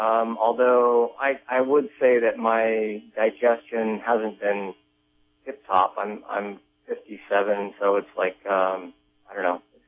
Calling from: Trinidad, California, United States; You're calling from Arcata. Well, actually, Trinidad.

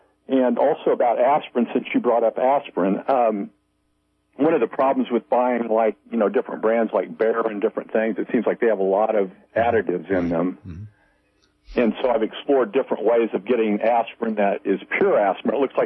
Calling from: Missouri, United States; from Missouri.

